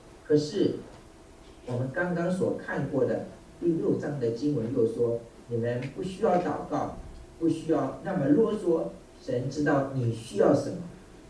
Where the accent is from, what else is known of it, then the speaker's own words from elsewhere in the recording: Taiwan; 我是台湾来的，所以我用台湾的例子